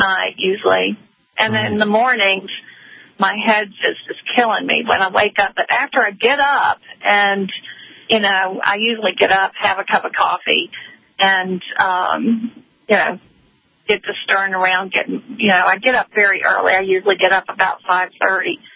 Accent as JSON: {"language": "English", "region": "the South", "country": "United States", "said": "We're from the South, so I fix grits and all those good things for you."}